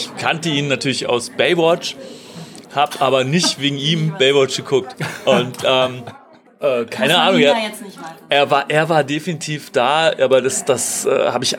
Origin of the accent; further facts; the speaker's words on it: Berlin, Germany; ich komme ja aus dem Märkischen Viertel, das ist ja so eine Neubausiedlung im Norden der Stadt, ist von drei Seiten von der Mauer eingekästelt.